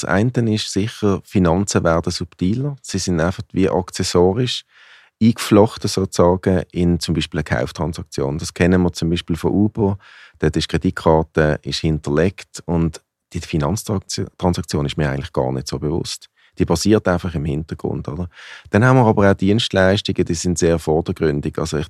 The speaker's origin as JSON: {"language": "German", "town": "Riehen", "region": "Basel-Stadt", "country": "Switzerland", "tie": "born or raised there", "said": "Ich bin in Riechen aufgewachsen, ganz in der Nähe von Basel."}